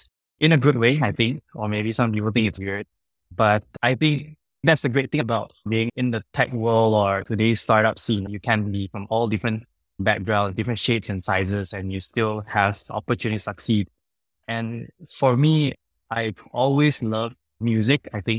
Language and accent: English; Subang Jaya, Selangor, Malaysia; I grew up in a humble little town in Malaysia called Subang Jaya.